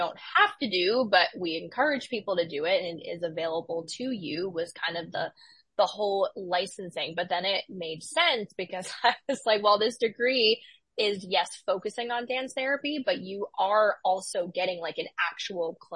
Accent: New York, United States; also born or lived in Massachusetts; I love, you know, Massachusetts. I'm from New York originally, but there's something like about having lived there and gone through the whole school experience that draws me back there sometimes.

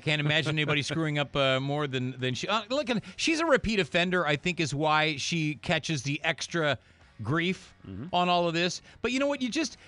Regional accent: United States; I'm an American, and that means I'm football, baseball, basketball, golf, hockey, anything before that.

